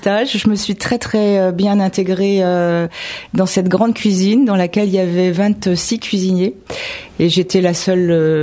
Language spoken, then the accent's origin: French; Enghien-les-Bains, Île-de-France, France; je suis du Val d'Oise depuis original, toujours. Oui. Voilà, je suis née à Enghien, mes parents habitaient à Sannois.